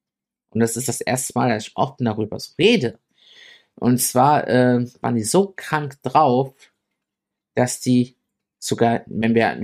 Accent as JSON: {"language": "German", "country": "Germany", "tie": "born or raised there", "said": "dadurch, dass ich aber hier aufgewachsen bin in Deutschland und hier zur Schule gegangen bin"}